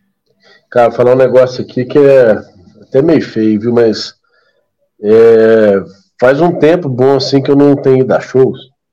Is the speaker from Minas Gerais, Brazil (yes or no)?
yes; Belo Horizonte, Minas Gerais, Brazil; born there; minha família é tudo do interior, eu quero dizer. Nós somos do Campo das Vertentes, em Minas Gerais. Só que eu nasci em Belo Horizonte, à toa. Meu pai foi transferido para lá, só que eu sou um cara do interior.